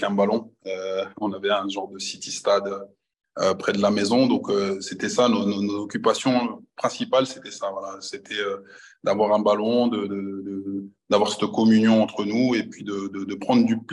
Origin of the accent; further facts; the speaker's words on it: Rillieux-la-Pape, Auvergne-Rhône-Alpes, France; also born or lived in Lyon; Moi, j'ai grandi à Rieux-le-Pape, je suis né à Lyon 4e.